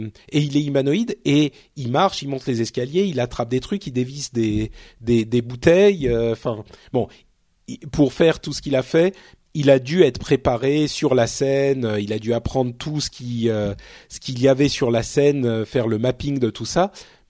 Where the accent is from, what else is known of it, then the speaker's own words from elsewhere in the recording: Paris, Île-de-France, France; born there; moi je suis un parisien né, je suis un parigot tête de veau moi.